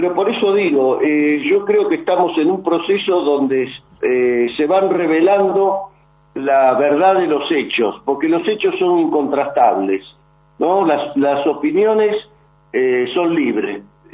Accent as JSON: {"language": "Spanish", "country": "Argentina", "said": "soy un argentino que va a defender la verdad y la Constitución Nacional"}